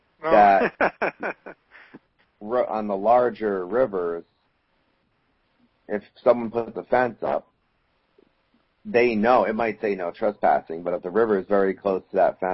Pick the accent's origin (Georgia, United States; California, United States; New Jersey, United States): New Jersey, United States; You know, I mean, that's a Montana thing, and I'm from New Jersey, so people have to give me some leeway on that one.